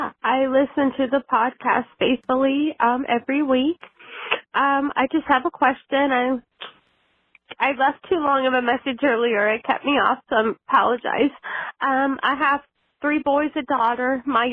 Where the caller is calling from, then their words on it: Ohio, United States; I'm calling from Ohio.